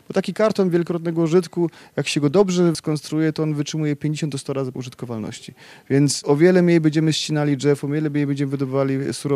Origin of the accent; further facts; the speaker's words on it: Germany; bo ja jako dziecko bawiłem się w Niemczech i się wychowywałem